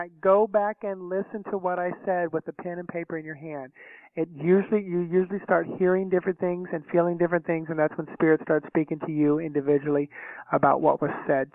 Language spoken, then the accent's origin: English; Orlando, Florida, United States; Yeah. Well, and that's where I do live. I live in Orlando, so this is my hometown.